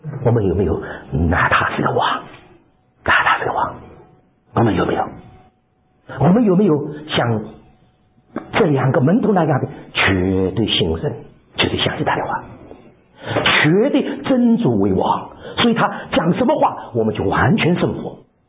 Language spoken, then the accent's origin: Chinese; Shanghai, China; 好像我们中国人骂我们上海人一样